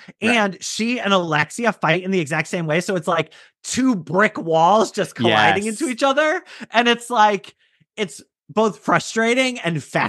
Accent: Connecticut, United States; from my home state of Connecticut.

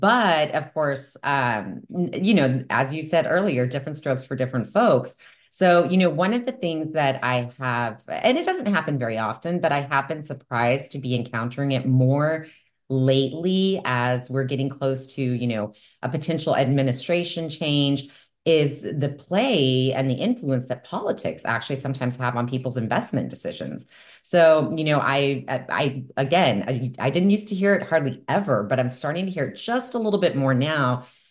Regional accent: Texas, United States; I'm originally from Texas, and I know that Texans have some very strong opinions.

